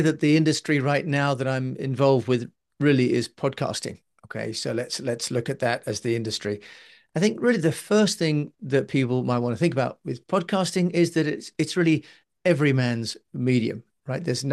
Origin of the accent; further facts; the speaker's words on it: United Kingdom; although I've lived overseas, I'm British